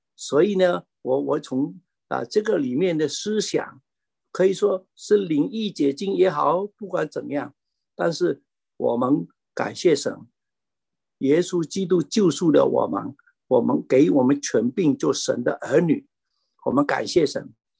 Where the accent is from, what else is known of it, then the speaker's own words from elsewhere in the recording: China; 所以我们中国人把孩子念到送到美国来念书，念的博士回去，哇，就怎么样呢？好名声村里面都觉得哇，你的孩子很厉害啊，念博士了。在我的村子里面300多户，那么有几个人来了美国